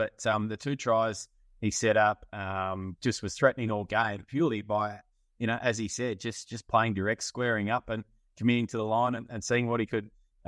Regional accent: Australia; as an Australian

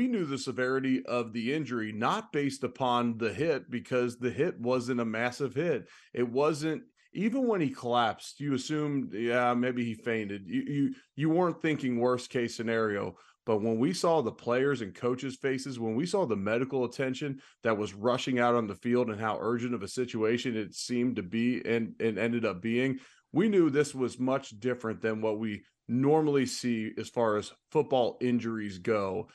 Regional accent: Cincinnati, Ohio, United States; I'm originally from Cincinnati.

